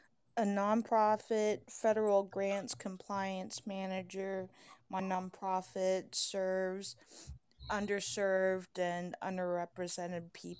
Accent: Louisville, Kentucky, United States; I am Louisville, Kentucky.

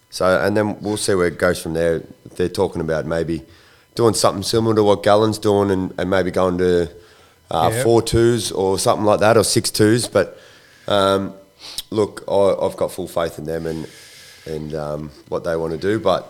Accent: Bairnsdale, Victoria, Australia; From Bairnsdale, down in East Gippsland.

